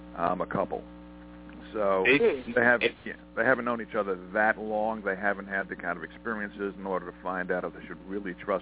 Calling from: Montana, United States

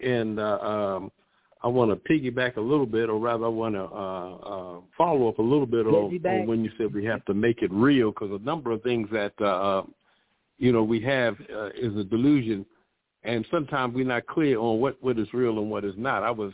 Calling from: Florida, United States; Greetings. … I'm calling from South Florida.

